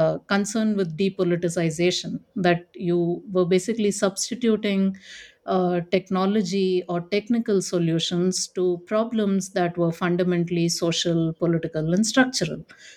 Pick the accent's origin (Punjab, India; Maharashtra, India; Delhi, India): Delhi, India; born there; So I was born in Delhi in India